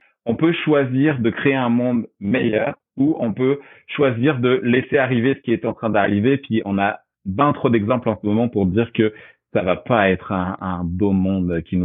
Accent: France; Pendant longtemps, tes auditeurs l'auront reconnu, je viens de France.

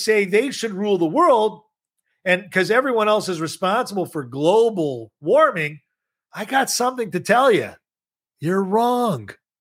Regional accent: Montreal, Quebec, Canada; David, we grew up in Montreal, Quebec.

